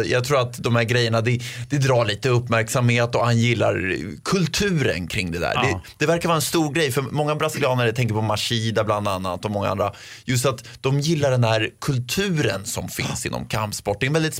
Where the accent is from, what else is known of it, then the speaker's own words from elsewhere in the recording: Armenia; now in Sweden; jag kommer också från Armenien